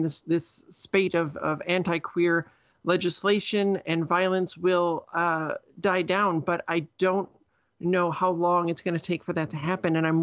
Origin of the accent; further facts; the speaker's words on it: Midwest, United States; like where I grew up in the Midwest, in usually in pretty small towns or suburbs of big cities